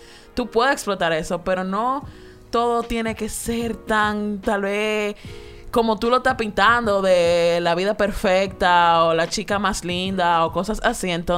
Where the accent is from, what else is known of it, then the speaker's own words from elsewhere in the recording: Dominican Republic; como dominicano estábamos acostumbrados a ver la televisión